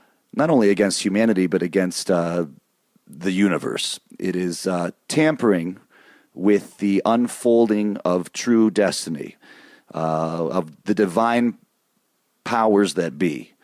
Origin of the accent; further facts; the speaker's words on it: Michigan, United States; Now, for me, I grew up in Michigan. We had the full four seasons there, living most of my life in the Midwest or the East Coast.